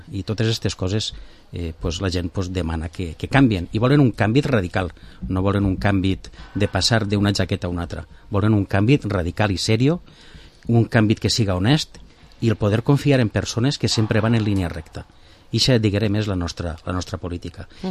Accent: Villarreal, Valencian Community, Spain; som de Soca, d'ací de Villarreal. Coneixem els barrios, coneixem la gent, la forma de pensar, perquè mos hem criat així. Mos hem criat pels carrers

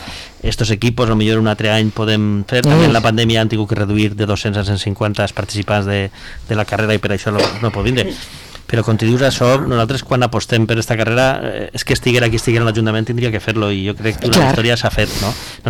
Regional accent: Castelló de la Plana, Valencian Community, Spain; som la part de Castelló de la Plana, que diuen, som la part plana nosaltres

